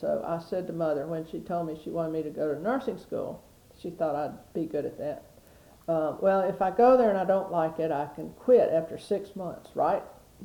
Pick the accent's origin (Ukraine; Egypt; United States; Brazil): United States; Leesburg, Florida; then we moved back to Leesburg, Florida, and I grew up in Leesburg, went to school there.